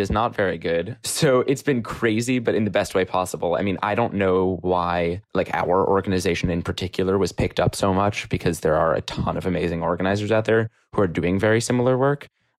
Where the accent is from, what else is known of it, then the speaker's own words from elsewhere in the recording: New York City, New York, United States; I'm from New York City.